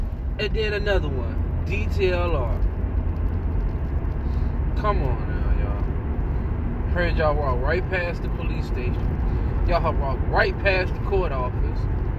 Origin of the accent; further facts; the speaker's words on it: Richmond, United States; This conversation is mainly for my hometown, Richmond.